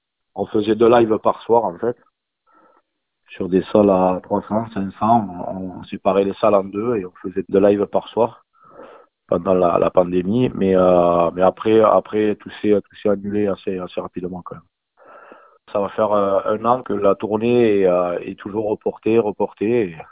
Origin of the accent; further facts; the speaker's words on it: France; c'est vrai que je suis quand même à la base, je suis français, donc c'est quand même un peu logique d'amener des titres en français